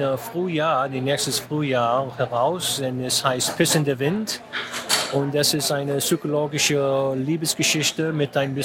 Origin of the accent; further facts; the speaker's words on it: United States; German is a second language; das ist die deutsche Kultur für mich als Amerikaner, ist nicht fremd